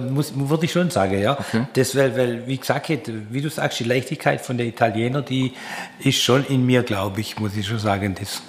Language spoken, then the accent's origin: German; Baden-Württemberg, Germany; Als Schwabe ist es dann nicht